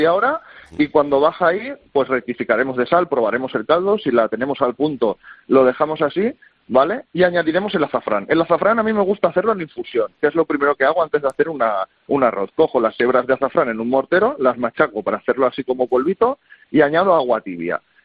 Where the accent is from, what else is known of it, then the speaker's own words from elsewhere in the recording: Valencia, Valencian Community, Spain; Yo que soy de aquí de Valencia